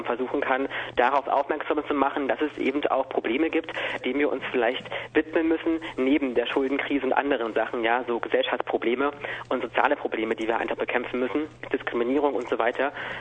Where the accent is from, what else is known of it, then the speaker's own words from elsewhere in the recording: Cottbus, Brandenburg, Germany; now in Halle, Germany; Und ich bin aber eigentlich aus Halle. Also ich bin in Halle gerade, so habe ich meinen Wohnsitz und ganz ursprünglich komme ich aber aus Cottbus, also noch tiefer rein in den Osten.